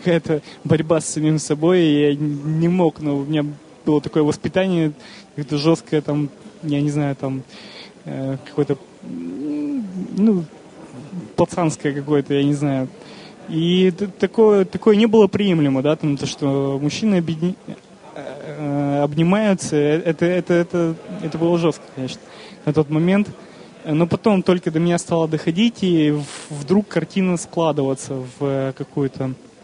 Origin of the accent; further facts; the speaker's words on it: Yekaterinburg, Sverdlovsk Oblast, Russia; я из Екатеринбурга.